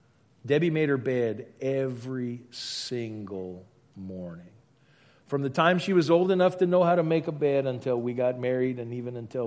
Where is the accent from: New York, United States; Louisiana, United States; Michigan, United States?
Louisiana, United States; I'm sorry, you shouldn't end with a preposition, but I'm from Louisiana, so it's okay.